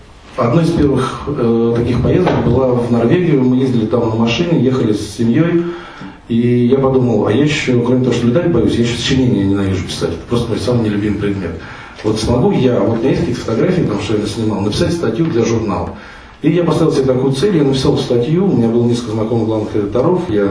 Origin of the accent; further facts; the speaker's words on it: Dubna, Moscow Oblast, Russia; also born or lived in Kharkiv, Ukraine; я родом из Харькова. Когда мне был год, меня привезли в Дубну, у меня родители переехали, мама учитель, папа ученый